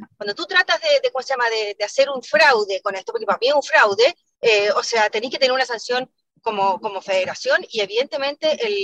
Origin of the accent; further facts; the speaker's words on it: Chile; soy súper chilena para mis cosas